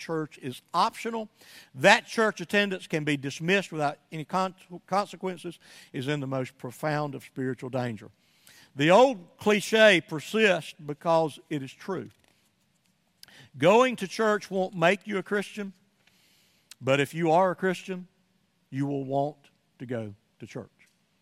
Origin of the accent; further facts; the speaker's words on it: Somerville, Georgia, United States; if I took you to my hometown, I could drive all through the streets of Somerville, Georgia, and even beyond, Lafayette and other places, Rome.